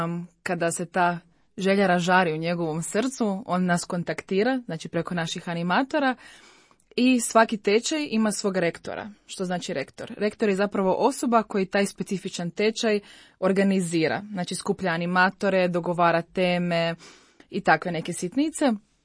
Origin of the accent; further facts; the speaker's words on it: Zagreb, City of Zagreb, Croatia; dolazim iz Zagreba, imam 26 godina i u Kursilju sam već 4 godine.